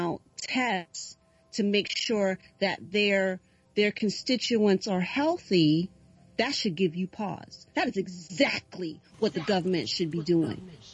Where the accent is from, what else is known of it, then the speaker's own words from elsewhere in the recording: United States; I was raised in America. I'm a second generation American.